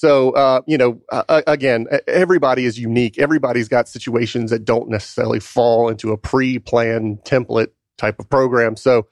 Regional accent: Georgia, United States; now in Atlanta, United States; I'm a Georgia native. I grew up in South Georgia. I've been living in Atlanta with my beautiful wife for the last, for 10 years.

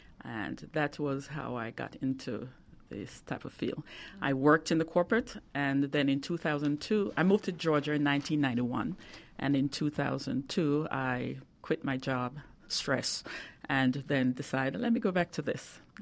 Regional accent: Jamaica; I'm originally from Jamaica. West Indies.

